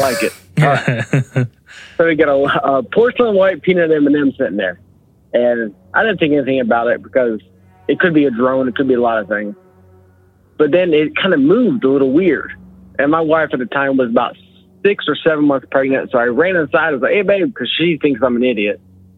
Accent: LaBelle, Florida, United States; I'm from LaBelle, Florida. It's central Florida, way south, but central at the same time.

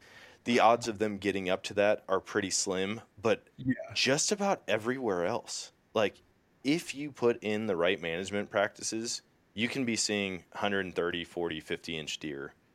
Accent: Wisconsin, United States; now in Missouri, United States; When I grew up in Wisconsin hunting, 9-day rifle season, deer habits change significantly.

